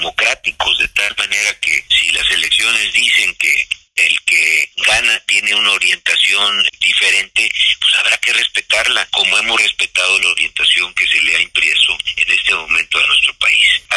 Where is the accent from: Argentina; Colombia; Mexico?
Mexico; que los mexicanos queremos vivir en paz